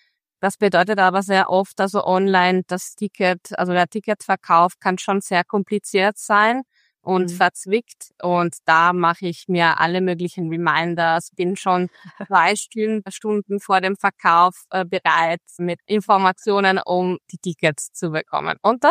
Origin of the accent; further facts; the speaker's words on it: Marche, Italy; Ich komme aus Mittelitalien. Die Region ist aus Tourismusebene im Ausland weniger bekannt. Es heißt die Marken, ist aber eigentlich gleich so schön oder schöner wie andere Regionen Mittelitaliens.